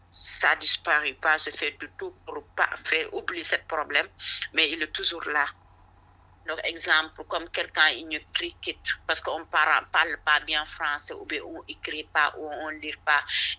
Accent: Senegal; et je suis sénégalaise.

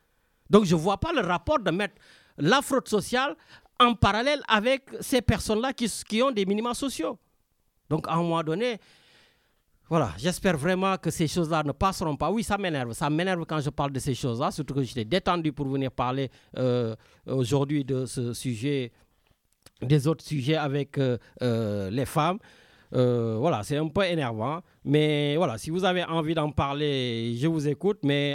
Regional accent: Senegal; je suis Sénégalais

